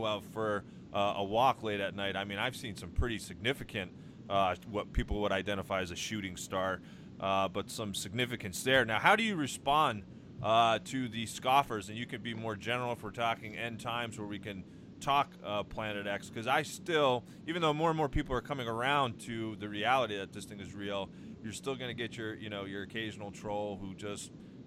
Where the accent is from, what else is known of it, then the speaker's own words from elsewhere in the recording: New Jersey, United States; My home state of New Jersey, a massive one down in Texas.